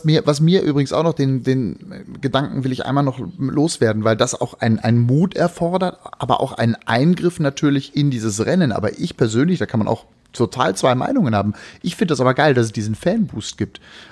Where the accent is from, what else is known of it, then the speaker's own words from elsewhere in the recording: Berlin, Germany; ich bin da immer ganz stolz hier so auf meine Heimatstadt, was die da auch auf die Beine stellen. Die haben ja vor kurzem da in Tempelhofen ein Tennisturnier gemacht